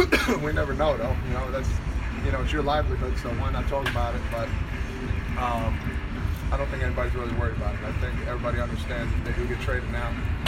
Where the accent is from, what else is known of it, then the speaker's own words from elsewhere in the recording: New Jersey, United States; I'm from New Jersey, okay?